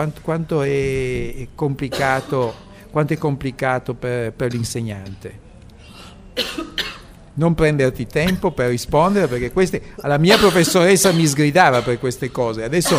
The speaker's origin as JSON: {"language": "Italian", "town": "Turin", "region": "Piedmont", "country": "Italy", "said": "per cui mi ha colpito, perché io sono di Torino, per cui mi ha subito colto"}